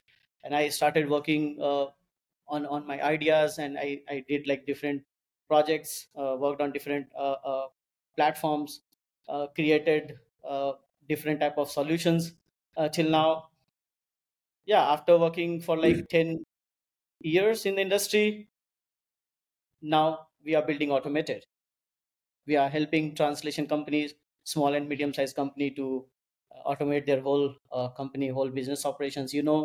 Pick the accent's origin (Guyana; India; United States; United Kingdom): India; moved away as an adult; now in Germany; I am from India, living in Germany since 12, 13 years now. I came to Germany to do my master's.